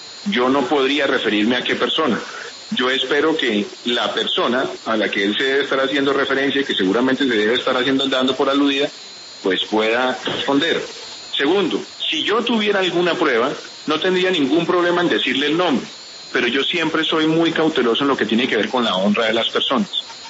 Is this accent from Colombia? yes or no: yes; Colombia; Yo lo que más deseo como colombiano es que el Consejo Electoral obre con celeridad